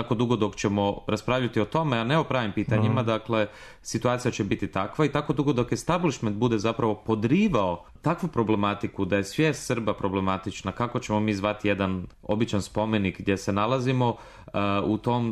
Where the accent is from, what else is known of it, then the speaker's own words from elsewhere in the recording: Croatia; Pa eto, ja dolazim iz Hrvatske